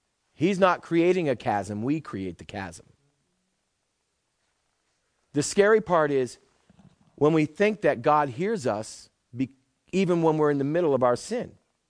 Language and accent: English; Massachusetts, United States; I'm not from here. I'm from New England, up near Boston.